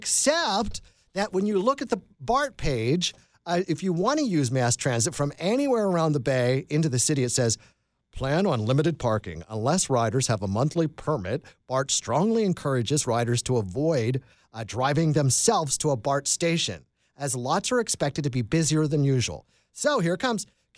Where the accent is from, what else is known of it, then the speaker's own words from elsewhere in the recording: York, Pennsylvania, United States; But growing up in York, Pennsylvania, it would always be one of those things where they would predict it and it was the end of the world, and then we'd get 4 or 5 inches.